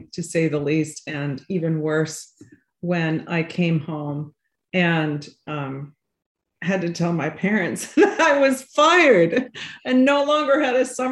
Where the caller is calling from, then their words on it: Manhasset, New York, United States; I am in Manhasset, which is on the North Shore of Long Island, about 25 minutes from the city.